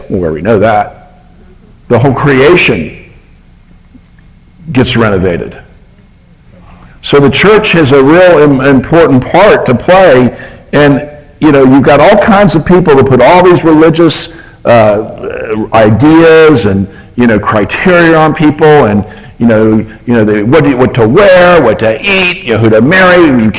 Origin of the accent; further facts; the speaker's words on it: United States; I'm an American, so they just assumed I was not smart, so it worked out.